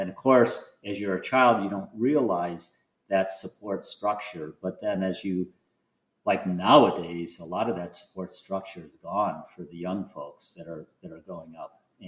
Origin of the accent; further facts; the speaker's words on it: Detroit, Michigan, United States; And I do want to say that growing up in Detroit